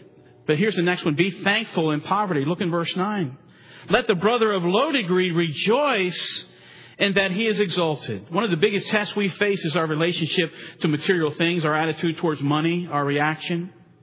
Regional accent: East Coast, United States; I grew up on the East Coast, and my father had a boat

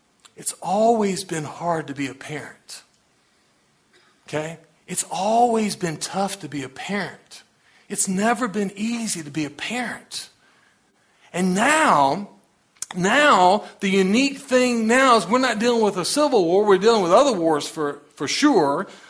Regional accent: the South, United States; I mean, I'm from the South. I mean, it didn't go real smooth when we started coming together, okay?

